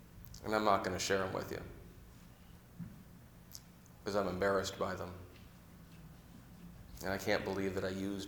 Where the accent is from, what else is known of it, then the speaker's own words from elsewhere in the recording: Auburn, Washington, United States; I grew up in Auburn, Washington, South King County.